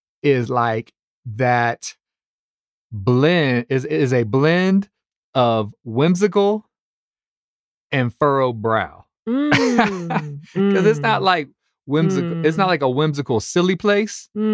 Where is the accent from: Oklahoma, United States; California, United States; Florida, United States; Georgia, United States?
Georgia, United States; Atlanta; I'm from Atlanta. I've mm-hmm. been in Atlanta since before my 10th grade year of high school. This is home to me.